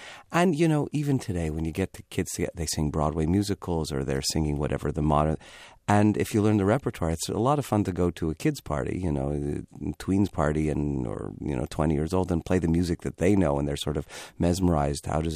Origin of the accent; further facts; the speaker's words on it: Montreal, Quebec, Canada; Yiddish at home. And it was like a shtetl with washing machines. That's what I grew up in Montreal. Everybody spoke with an accent.